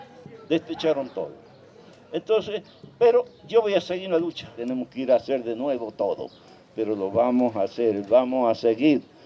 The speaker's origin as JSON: {"language": "Spanish", "town": "Choya", "region": "Catamarca", "country": "Argentina", "said": "Yo soy de Choya"}